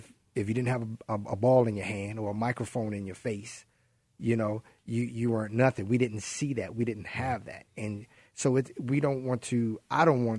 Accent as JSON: {"language": "English", "town": "Baltimore", "region": "Maryland", "country": "United States", "said": "I'm from Baltimore."}